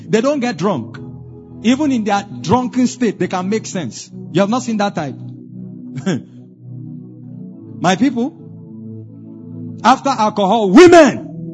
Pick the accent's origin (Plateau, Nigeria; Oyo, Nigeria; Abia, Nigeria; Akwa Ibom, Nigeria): Plateau, Nigeria; I come from Plateau State. The tribe I come from, very proud and wonderful tribe, Tarok Nation. Mighty people, they are warriors by nature.